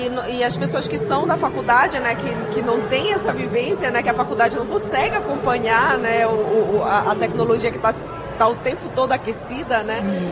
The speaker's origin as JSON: {"language": "Portuguese", "town": "Belém", "region": "Pará", "country": "Brazil", "said": "Sim, sou de Belém do Pará."}